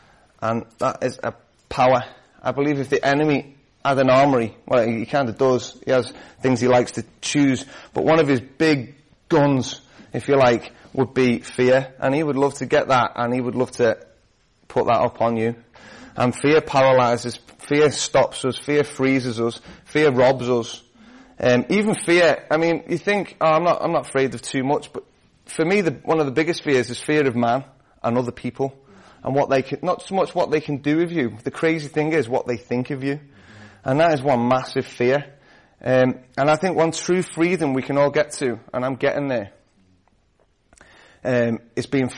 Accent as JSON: {"language": "English", "country": "United Kingdom", "said": "I don't think it's just like, oh, we're all British and we're reserved and we don't like to do that thing."}